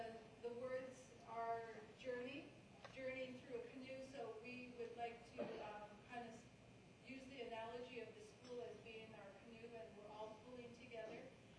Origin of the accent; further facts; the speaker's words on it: British Columbia, Canada; I'm from the Wet'suwet'en and Gik'sa'at Nations